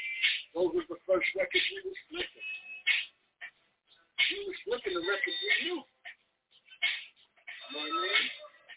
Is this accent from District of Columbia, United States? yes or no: no; Brooklyn, New York, United States; I'm from Flatbush, so.